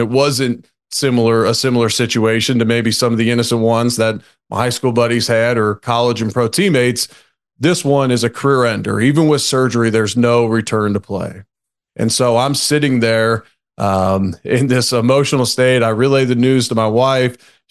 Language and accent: English; Cincinnati, Ohio, United States; So I grew up in Cincinnati. I was not even a starter on my high school football team as a junior.